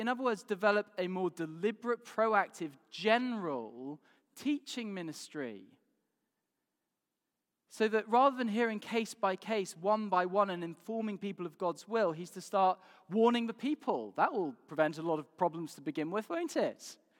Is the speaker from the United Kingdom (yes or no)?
yes; Yorkshire and the Humber, United Kingdom; I am a Yorkshireman, and I suspect I'm inclined to be a bit stingy